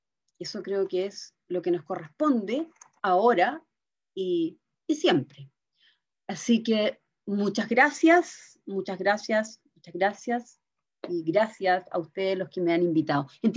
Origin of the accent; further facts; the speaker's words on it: Temuco, Araucanía, Chile; Yo soy de Temuco, un pueblo al sur de mi país, a 650 kilómetros de acá de la capital.